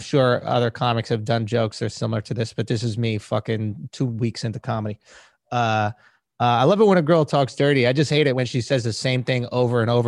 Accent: Manhattan, New York, United States; Yeah, I'm born and raised in Manhattan.

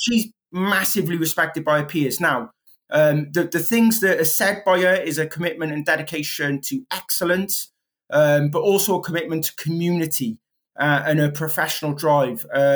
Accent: Wales, United Kingdom; I've got that wrong, but I'm Welsh, right?

